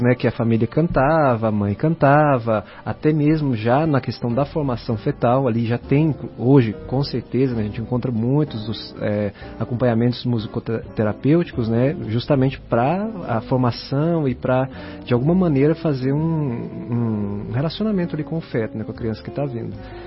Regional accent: Goiás, Brazil; Eu cursei 2 anos de musicoterapia na faculdade em Goiás, né, sou goiano.

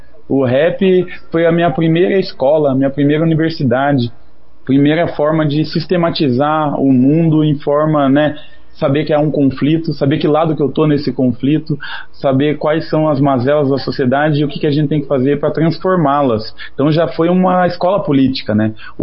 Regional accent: Paraná, Brazil; born or raised there; also born or lived in São Paulo

